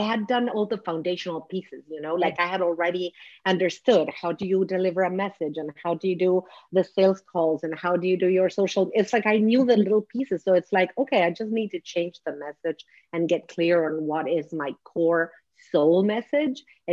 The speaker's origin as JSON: {"language": "English", "country": "Argentina", "tie": "born or raised there", "second_language": "English", "moved": "as an adult", "said": "I'm not Italian. I'm born and raised in Argentina."}